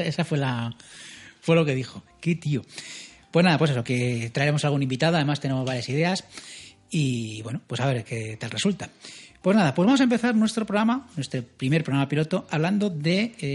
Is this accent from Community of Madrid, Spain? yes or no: yes; Madrid, Community of Madrid, Spain; Nosotros somos de Madrid, con lo cual hablaremos muchos sitios de Madrid